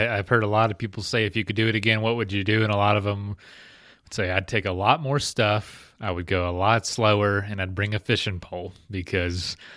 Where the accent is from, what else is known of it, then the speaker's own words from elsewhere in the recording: Florida, United States; Because I know a lot of people that I'm from a small town in Florid